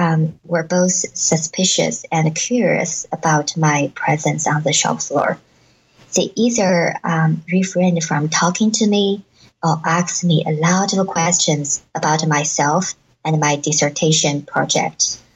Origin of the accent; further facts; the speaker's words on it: China; English is a second language; now in United States; So I was introduced to manager Benjamin as a Chinese graduate student who is studying in the United States